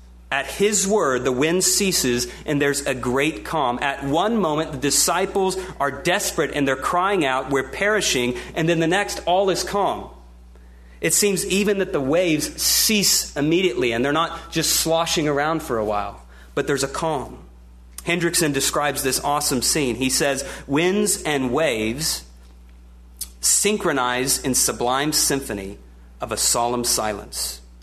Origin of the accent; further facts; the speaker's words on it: Oklahoma, United States; also born or lived in Kentucky; Now, growing up in Oklahoma and even living a few years in Kentucky, I know very well how unpredictable weather can be.